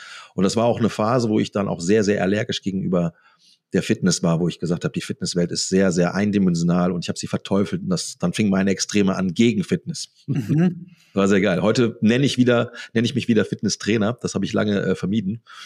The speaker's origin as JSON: {"language": "German", "region": "North Rhine-Westphalia", "country": "Germany", "said": "Ich komme hier ursprünglich aus dem Bergischen, und hier hast du halt ein paar, sagen wir mal, Hügel, das kannst du nicht Berge nennen."}